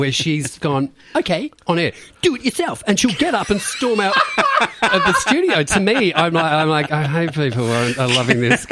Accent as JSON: {"language": "English", "town": "Beaumaris", "region": "Victoria", "country": "Australia", "tie": "born or raised there", "said": "I grew up in Bayside, Beaumaris, with my darling sister. And a brother"}